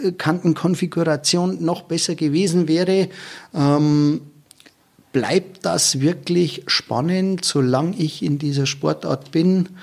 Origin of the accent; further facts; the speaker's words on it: Bavaria, Germany; Ja, meine Heimat, das Berchtesgadener Land